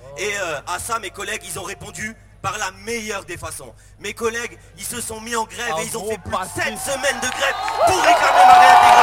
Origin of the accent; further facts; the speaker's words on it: Metz, Grand Est, France; Moi, je viens de Metz, de Moselle.